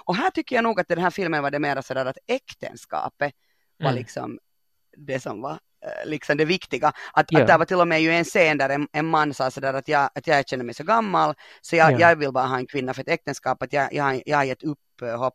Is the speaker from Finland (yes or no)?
yes; Finland; jag kommer från Finland, jag har lite andra förutsättningar.